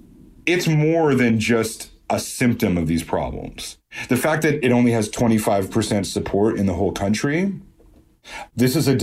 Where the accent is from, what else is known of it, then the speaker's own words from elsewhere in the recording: Canada; You know, I'm from Canada.